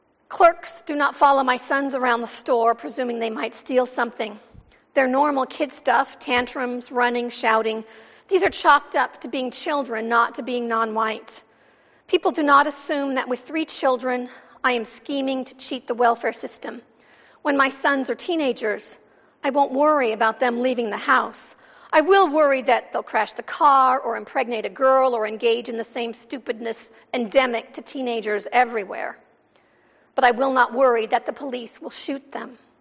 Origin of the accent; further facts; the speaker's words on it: Gary, Indiana, United States; in my hometown of Gary, Indiana, under circumstances that to this day don't make sense to me.